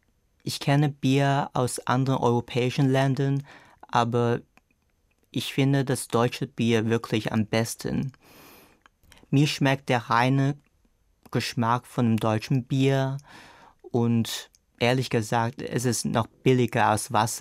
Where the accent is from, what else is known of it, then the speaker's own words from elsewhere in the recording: Hong Kong; first language Cantonese; German is a second language; Ich komme aus Hongkong. Ich bin 1987 geboren.